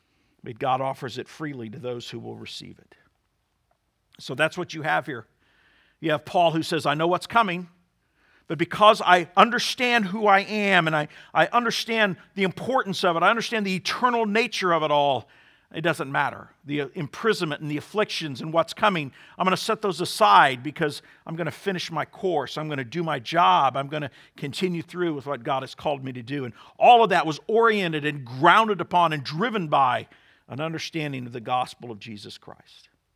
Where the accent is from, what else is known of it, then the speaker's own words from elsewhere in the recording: United States; Don't stone me this morning. I'm an American.